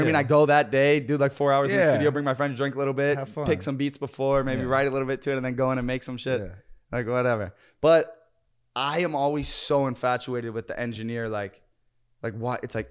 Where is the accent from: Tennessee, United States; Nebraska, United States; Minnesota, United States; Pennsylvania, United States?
Pennsylvania, United States; Pittsburgh; I'm a big Auburn fan, which is so random because I'm from Pittsburgh.